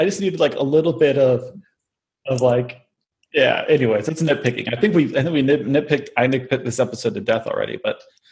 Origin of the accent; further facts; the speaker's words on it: Midwest, United States; So we're all from the Midwest, so we're all comfortable with those analogies.